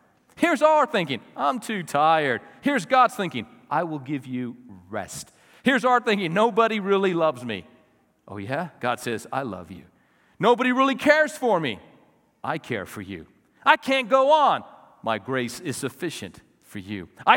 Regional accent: Las Cruces, New Mexico, United States; born there; also born or lived in Gallup; I was born in Las Cruces, New Mexico.

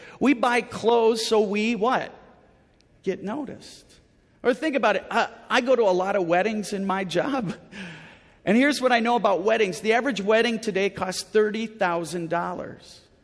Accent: Midwest, United States; But I grew up in the Midwest, and things were different back in my day.

